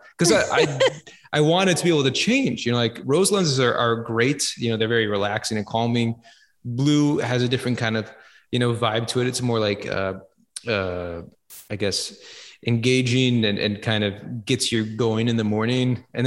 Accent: Minneapolis, Minnesota, United States; I'm from Minneapolis and, you know, that's the home of 3M

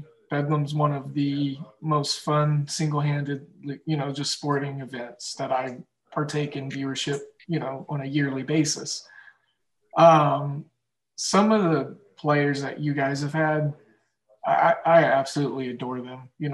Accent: Oklahoma, United States; Growing up in Oklahoma, we didn't have professional teams, so it was college sports and a lot of football for me.

